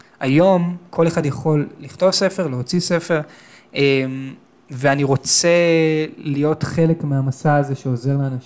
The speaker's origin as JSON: {"language": "Hebrew", "town": "Tel Aviv", "region": "Tel Aviv District", "country": "Israel", "tie": "born or raised there", "said": "אמרתי, גדלתי בתל אביב. וכשאתה גדל בתל אביב, בחוויה שלי, כשאני גדלתי בתל אביב"}